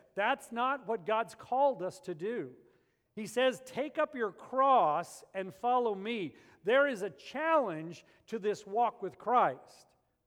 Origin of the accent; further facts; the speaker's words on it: Albuquerque, New Mexico, United States; I grew up in Albuquerque, at the base of the Sandia Mountains, and we did that all the time as kids.